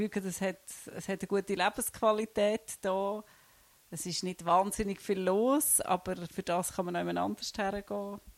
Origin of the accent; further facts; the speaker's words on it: Aargau, Switzerland; now in Aarau, Switzerland; Ich wohne seit 2001 hier im Zellkirchen Aarau. Ich bin im Fricktal aufgewachsen und über Umweg hierher gekommen und fühle mich sehr wohl hier.